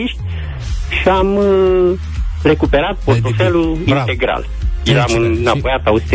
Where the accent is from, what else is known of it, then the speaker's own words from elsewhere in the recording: Râșnov, Brașov County, Romania; sunt din Râșnov.